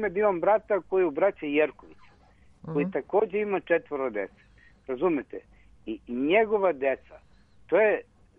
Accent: Bela Crkva, Vojvodina, Serbia; Ja sam iz Bele crkve, znači, i četvoro deca imam

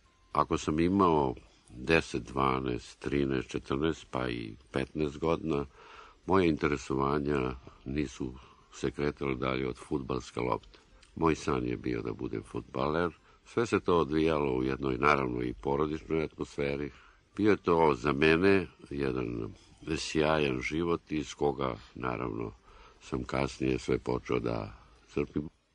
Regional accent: Čačak, Central Serbia, Serbia; born there; Rođen sam u Čačku, u jednoj maloj ulici, koja se i onda i danas zove Cigan Mala

